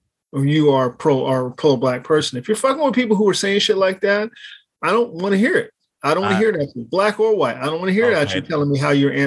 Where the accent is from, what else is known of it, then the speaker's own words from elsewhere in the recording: Texas, United States; I know the story. I'm from Texas. I know the story.